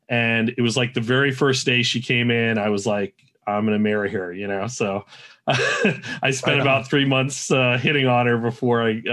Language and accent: English; New Jersey, United States; born there; I was born in New Jersey. I moved out to Southern California from New Jersey, and I started training in martial arts schools.